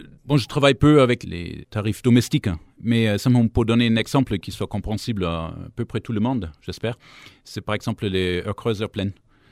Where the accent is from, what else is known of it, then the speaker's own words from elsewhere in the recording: Hamburg, Germany; French is a second language; moved away as an adult; now in Grenoble, France; Oui, je viens du sud de Hambourg. Donc c'est une ville à peu près connue en Allemagne du Nord, où j'ai grandi. Je suis arrivé pour terminer mes études à Grenoble. Ça fait une bonne petite trotte maintenant, ça fait 15 ans, plus que 15 ans.